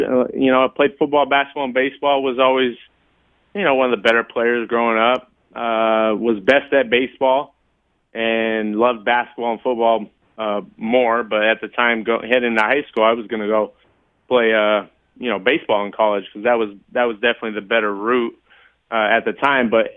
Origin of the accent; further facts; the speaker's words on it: Rancho Cucamonga, California, United States; When I say I'm from Rancho Cucamonga, they say, that can't be real.